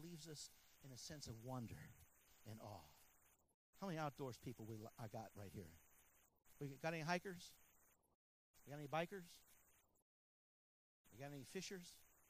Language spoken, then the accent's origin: English; Chicago, Illinois, United States; You know, I'm from Chicago. You know, I got to cheer on the Bulls.